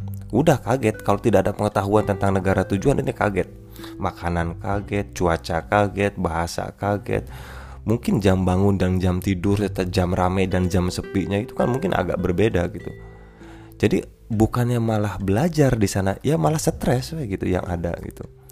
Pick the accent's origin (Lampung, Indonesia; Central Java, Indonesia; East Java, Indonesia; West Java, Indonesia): West Java, Indonesia; Indramayu; walaupun kami bertetangga, Indramayu dan Subang itu banyak perbedaan.